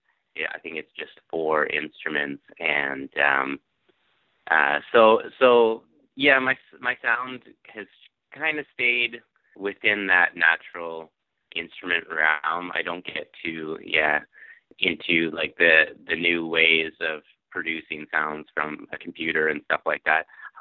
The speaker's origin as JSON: {"language": "English", "town": "Toronto", "region": "Ontario", "country": "Canada", "tie": "born or raised there", "also_born_or_lived": "Edmonton / British Columbia", "said": "So I was born in Edmonton and I grew up around Toronto, but then I traveled out west to British Columbia and I lived there for a few years"}